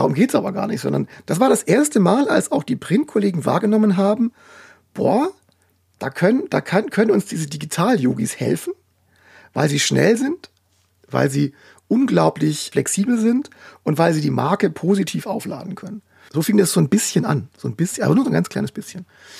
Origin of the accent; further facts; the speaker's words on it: Baden-Württemberg, Germany; Und ich bin ja auch Schwabe.